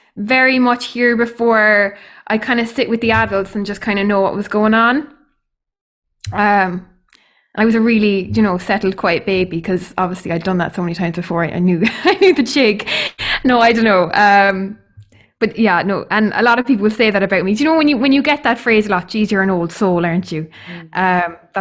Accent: Ireland; Because I think especially as Irish people, we're so bad at just beating around the bush.

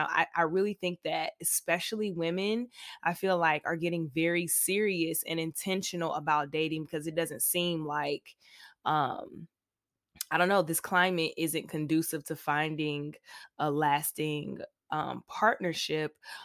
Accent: the South, United States; And listen, I'm from the South. So in the South, things are a lot more Bonnie and Clyde, at least for me.

